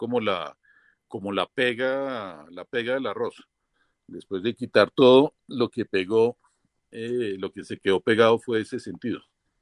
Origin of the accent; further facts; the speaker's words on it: Paris, Île-de-France, France; also born or lived in Spain / New York / Canada / Italy; now in Colombia; nací en España, viví en Nueva York, crecí en París, llegué a Colombia en los años 70, de aquí me fui al Canadá, a Italia y a Japón los últimos 30 años.